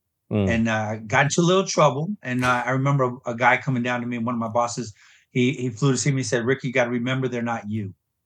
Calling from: Tomball, Texas, United States; So I'm here in the Tomball area right outside of Houston.

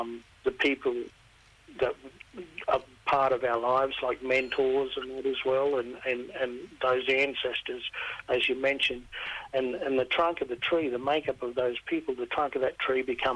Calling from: Narromine, New South Wales, Australia; I'm in my own hometown of Narromine in Wiradjuri country

